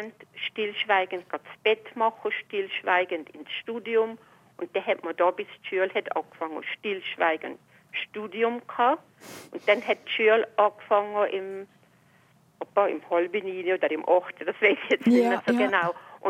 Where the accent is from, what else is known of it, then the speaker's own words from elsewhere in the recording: Turtmann, Valais, Switzerland; ich bin in Durtmann geboren und ich lebe seither hier in dem Dorf Durtmann. Es hat ungefähr 1000 Einwohner.